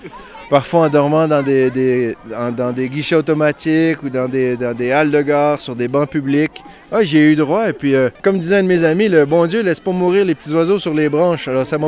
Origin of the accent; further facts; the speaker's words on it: Mont-Laurier, Quebec, Canada; now in Le Landeron, Switzerland; je viens du Mont-Laurier au Québec, dans la belle province. Et puis je vis actuellement au Landron, dans le beau canton de Neuchâtel.